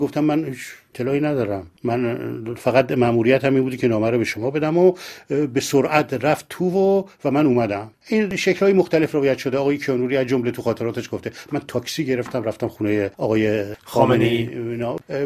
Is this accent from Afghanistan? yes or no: no; Tehran, Tehran Province, Iran; در خیابان گرگان به دنیا اومدم و بعد در محلات مختلف قدیمی تهران بزرگ شدم.